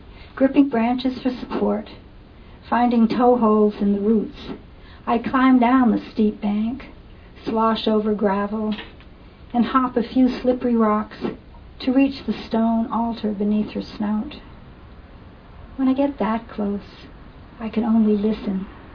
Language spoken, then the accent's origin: English; New England, United States; I grew up in New England, and Wellfleet is on Cape Cod in Massachusetts.